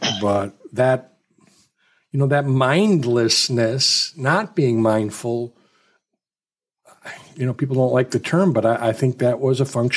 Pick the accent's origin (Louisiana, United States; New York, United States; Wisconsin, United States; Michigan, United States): Wisconsin, United States; Milwaukee; No, I grew up in Milwaukee.